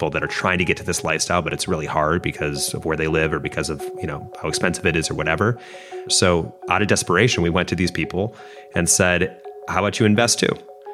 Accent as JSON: {"language": "English", "region": "Midwest", "country": "United States", "tie": "born or raised there", "said": "I grew up middle class in the Midwest and I saw how hard it was."}